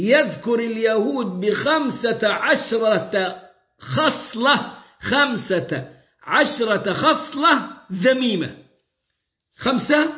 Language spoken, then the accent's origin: Arabic; Egypt; بيننا كمصريين